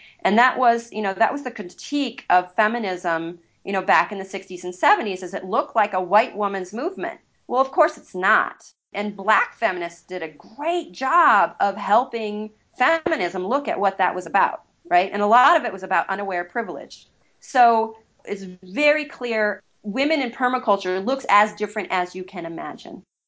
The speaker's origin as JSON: {"language": "English", "region": "South Dakota", "country": "United States", "said": "folks already know I'm from South Dakota and I'm a woman. But, you know, if I say I am Caucasian, I'm middle-aged, I'm in my mid-40s, I am middle class"}